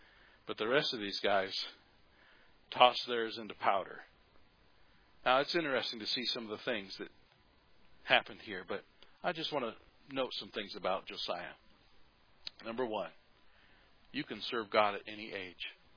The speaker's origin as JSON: {"language": "English", "country": "United States", "said": "And I'm a patriot. I'm American."}